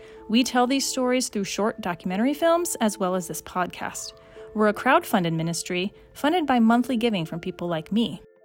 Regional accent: Austin, Texas, United States; I'm from Austin, Texas.

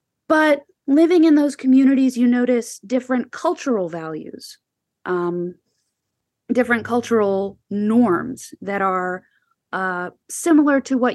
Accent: Raleigh, North Carolina, United States; also born or lived in Sydney, Australia; both here in the United States, where I grew up in the Research Triangle area of Raleigh, North Carolina. And when I moved to Sydney, the place where I lived there was in Sydney's Koreatown.

